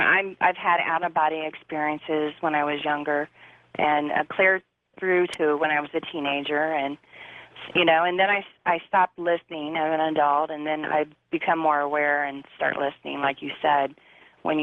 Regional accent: Indiana, United States; I was born in Indiana, grew up in Indiana.

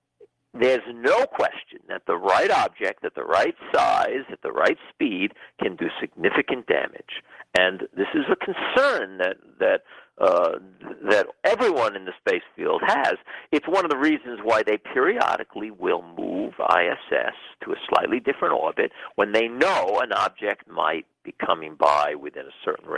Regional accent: United States; I do talk about things that I think are of certain importance for me as an American and for other Americans

